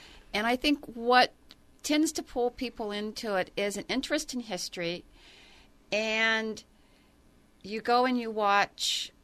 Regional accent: Ohio, United States; I grew up in Ohio, and so it was like that was part of it.

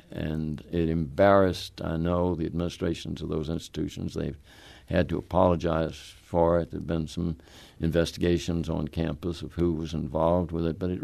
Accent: the South, United States; as one who was born and raised in the South, it was haunting.

